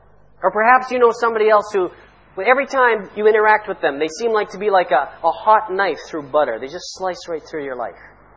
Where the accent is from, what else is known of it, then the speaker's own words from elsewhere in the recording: Canada; now in Egypt; I grew up in Canada. We were always turning it up in the wintertime because it was freezing.